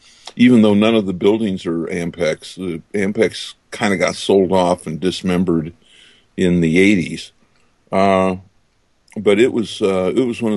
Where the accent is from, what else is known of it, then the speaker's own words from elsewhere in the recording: Utah, United States; Yeah, I was born and raised in Utah. I was a Mormon boy right on the Wasatch Front there, about halfway between Salt Lake and Ogden.